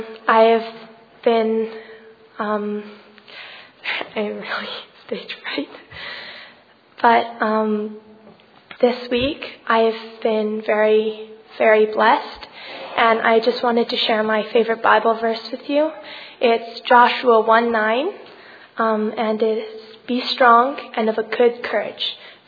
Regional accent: Beijing, China; and I'm from Beijing, China.

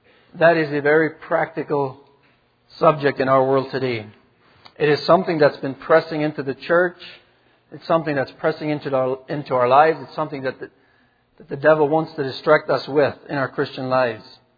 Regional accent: Manitoba, Canada; I'm from Manitoba, as most of you know.

